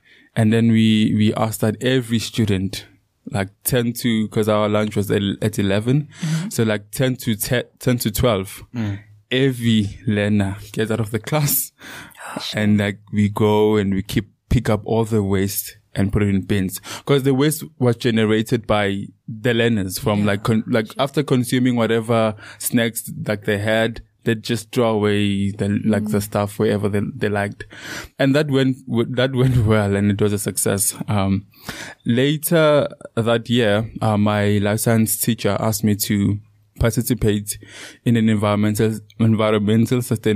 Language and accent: English; Leandra, Mpumalanga, South Africa; now in Secunda, South Africa; That was my life growing up in Leandra. So for someone that grew up in Leandra, there's a place called Secunda. It's a city or a town 30 minutes away from Leandra, and that's where I stay now.